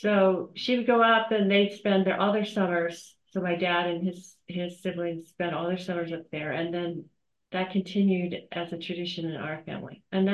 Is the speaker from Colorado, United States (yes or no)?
yes; Denver, Colorado, United States; I was born in Colorado. I grew up in Denver, and I was very until age 12.